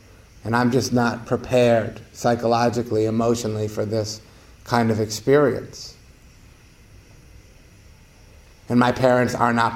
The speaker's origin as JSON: {"language": "English", "country": "United States", "tie": "born or raised there", "said": "I grew up in America. I grew up in, you know, I didn't want for much."}